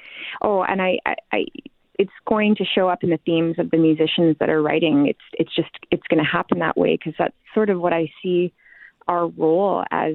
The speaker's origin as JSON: {"language": "English", "town": "Treherne", "region": "Manitoba", "country": "Canada", "tie": "born or raised there", "said": "I'm going to be doing a concert out in my hometown. I grew up in Treherne, Manitoba."}